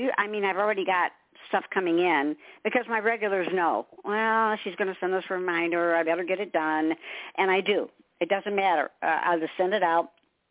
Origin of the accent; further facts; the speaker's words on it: Detroit, Michigan, United States; I'm from Motown, so I've got my rock and roll going here.